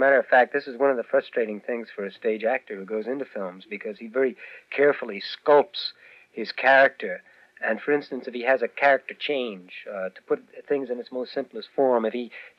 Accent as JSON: {"language": "English", "town": "Hollywood", "region": "California", "country": "United States", "tie": "born there", "said": "No, I was actually born in Hollywood Hospital. And I didn't know much of Hollywood, though, because when I was 9 months old, the Depression came and closed the studios"}